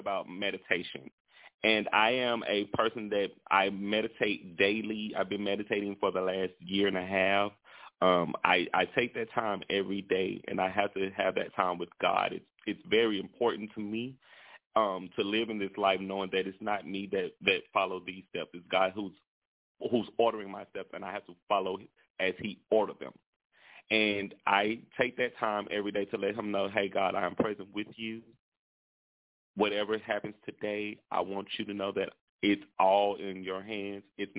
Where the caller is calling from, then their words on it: Shreveport, Louisiana, United States; I'm calling from Shreveport, Louisiana.